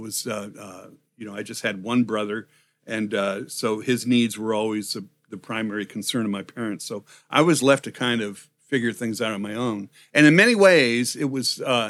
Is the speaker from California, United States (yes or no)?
yes; Redondo Beach, California, United States; I grew up in Los Angeles, in Redondo Beach. My parents were immigrants after the war from Germany and Poland.